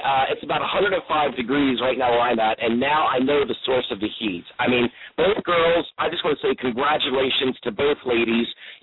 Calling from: San Diego, California, United States; I'm calling from San Diego.

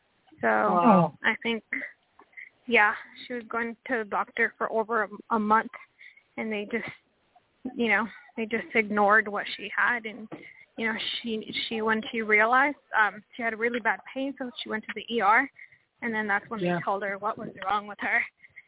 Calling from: Washington, United States; Hi, I'm calling from Washington State.

